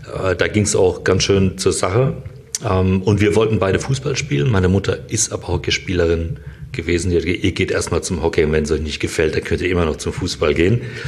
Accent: Mannheim, Baden-Württemberg, Germany; Mein Bruder und ich, wir sind in Mannheim aufgewachsen, in der Nähe vom VfR Mannheim

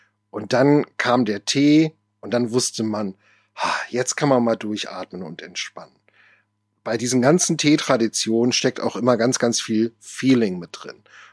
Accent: Lower Saxony, Germany; Ich bin in Friesland groß geworden. Dort, wo ich groß geworden bin, im Jeverland, hat man immer darauf geachtet zu sagen, es ist nicht Ostfriesland, es ist Friesland.

